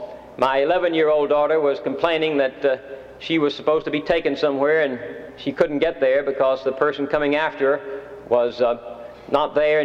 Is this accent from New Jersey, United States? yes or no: no; Texas, United States; We were conscious in the 50s, when I was growing up in Texas, of America's bountiful destiny.